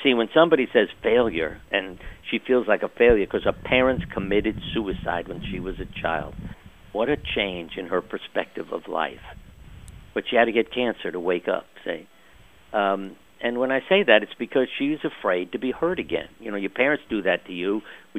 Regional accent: New York, United States; I grew up in New York, where the little street we were on was like a family.

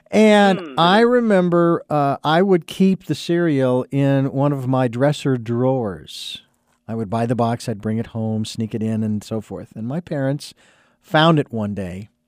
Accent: Southwest, United States; I'm from the Southwest, but I'm still, I guess you could say I'm from the South, but not the true South down in the eastern part of the country.

